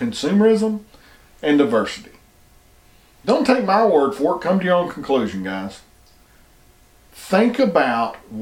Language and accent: English; the South, United States; since I'm white, and especially since I'm male, and since I'm from the South